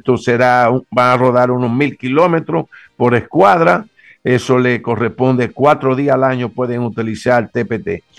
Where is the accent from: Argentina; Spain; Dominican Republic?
Dominican Republic; Y como muy dominicano que soy, el bate y la pelota viene por ahí